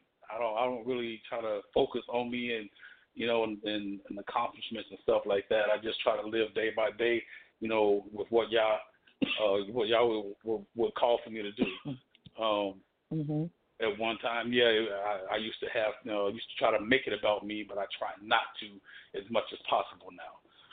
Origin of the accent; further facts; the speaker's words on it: Colorado, United States; also born or lived in East Texas, United States; now in Texas, United States; I was born here in East Texas, raised in Colorado, moved back here to Texas.